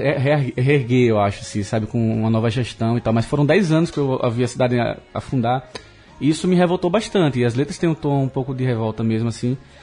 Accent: São Cristóvão, Sergipe, Brazil; Eu morei desde, eu nasci em São Cristóvão, então uhum. Eu morei até o ano passado. E, pô, eu teve uma época mágica, cidade de interior mesmo

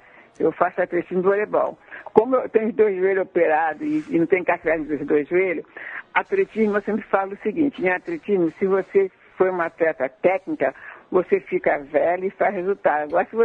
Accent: Niterói, Rio de Janeiro, Brazil; No Rio, mas eu moro em Niterói. Nasci, me criei, mas continuo em Niterói.

